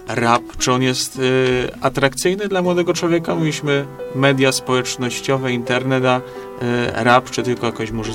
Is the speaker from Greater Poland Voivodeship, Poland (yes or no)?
yes; Ostrów Wielkopolski, Greater Poland Voivodeship, Poland; No my siłą rzeczy jesteśmy z Ostrowa Wielkopolskiego i tam najczęściej się spotykamy.